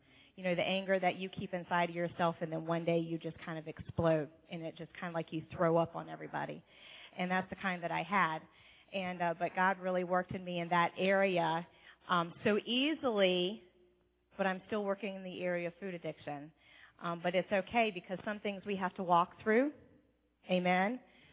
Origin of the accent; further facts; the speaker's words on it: Virginia, United States; moved away as an adult; now in Canada; I am not from Canada. I am from Virginia, born and raised 41 years in Virginia, and we just moved to Canada, his home place, this past June.